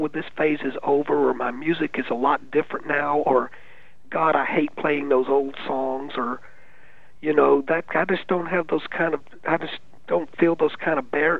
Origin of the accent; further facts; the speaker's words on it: Meridian, Mississippi, United States; he was from Meridian, Mississippi. It's my hometown as well.